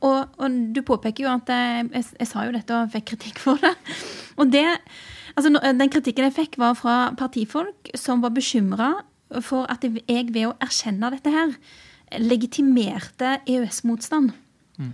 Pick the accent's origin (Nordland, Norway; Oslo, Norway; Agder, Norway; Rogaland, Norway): Rogaland, Norway; der jeg kommer fra, i altså Rogaland